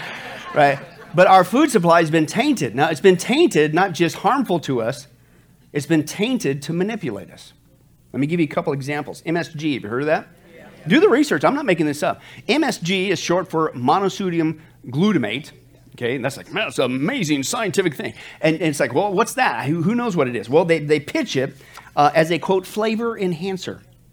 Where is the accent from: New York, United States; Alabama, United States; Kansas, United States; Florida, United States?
Kansas, United States; now in Las Vegas, United States; I grew up in the farm. I grew up in Kansas. We always farm. We always had a big garden, whatever. So Vegas, I don't know if you noticed, there's not a lot of farmland, right?